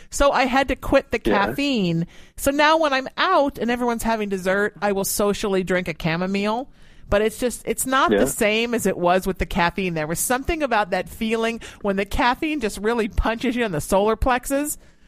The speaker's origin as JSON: {"language": "English", "country": "Ireland", "said": "I'm Irish, so bear with me"}